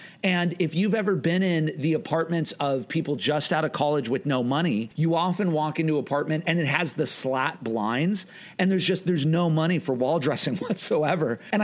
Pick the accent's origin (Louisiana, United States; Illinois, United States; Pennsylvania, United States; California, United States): California, United States; I was born in the Valley and we lived in the Valley for a number of years when Marta was going to Cal State Northridge.